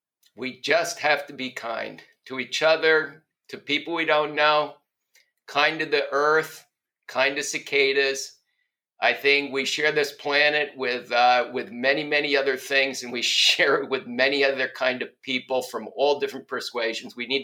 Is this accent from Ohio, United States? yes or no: no; New Jersey, United States; As you might have divined, I grew up in New Jersey. So to have New York style pizza made real is just delightful.